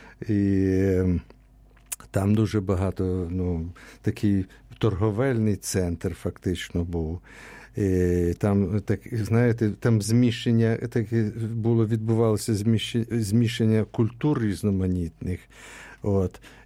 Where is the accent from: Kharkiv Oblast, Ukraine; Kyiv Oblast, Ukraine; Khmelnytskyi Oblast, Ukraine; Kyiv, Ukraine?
Khmelnytskyi Oblast, Ukraine; Medzhybizh; born there; А я народився якраз в Хмельницькій області біля старовинного містечка Меджибіж.